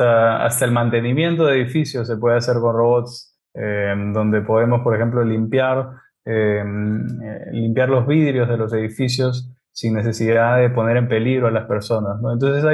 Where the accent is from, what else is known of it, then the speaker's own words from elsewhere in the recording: Lima, Peru; now in Finland; Yo soy de Lima, de Perú, pero como mencioné, soy basado en Finlandia.